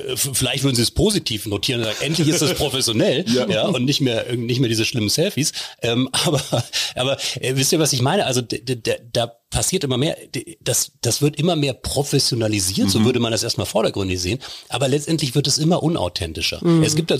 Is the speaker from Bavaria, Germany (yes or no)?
no; Wolfsburg, Lower Saxony, Germany; Meine Heimatstadt Wolfsburg